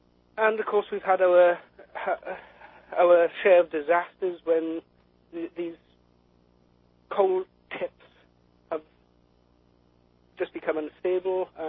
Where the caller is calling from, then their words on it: United Kingdom; from the UK.